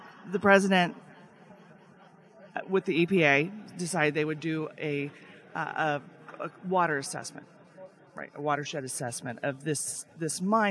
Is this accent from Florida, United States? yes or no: no; Alaska, United States; I want to tell you what it is to have been born and raised in Alaska and to live off of this land